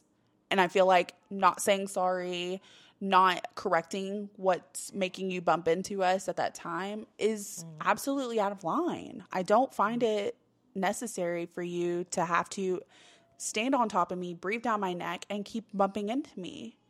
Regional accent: the South, United States; I grew up in the South, and we always were very much, you know, please, thank you, ma'am, sir.

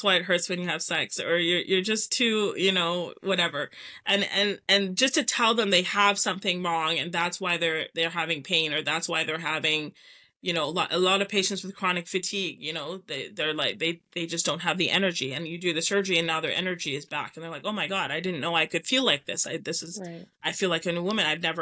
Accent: Canada; So to me, again, I grew up in Canada. I'm a Canadian. All of the training I'm talking about I had was mostly in Canada.

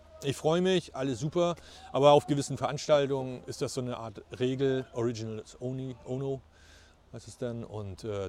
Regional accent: Mölln, Schleswig-Holstein, Germany; now in Plön, Germany; ich komme ja ursprünglich aus Mölln

